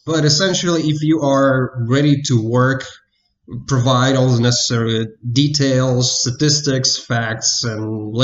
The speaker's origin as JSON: {"language": "English", "town": "Novosibirsk", "region": "Novosibirsk Oblast", "country": "Russia", "said": "Well, as you've mentioned, I'm from Siberia, from Novosibirsk."}